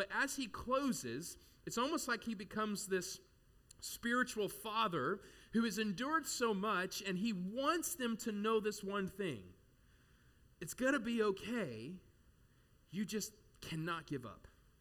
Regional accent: Arizona, United States; I am from Arizona, and shout out to Arizona.

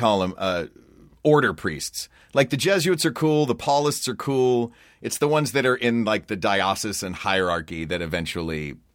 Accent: Knoxville, Tennessee, United States; So I was born and raised in Knoxville, and there weren't a lot of Catholics in Knoxville.

